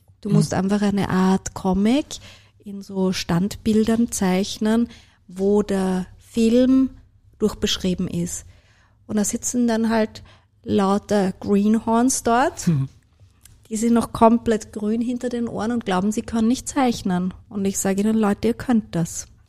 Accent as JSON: {"language": "German", "region": "Vienna", "country": "Austria", "tie": "born or raised there"}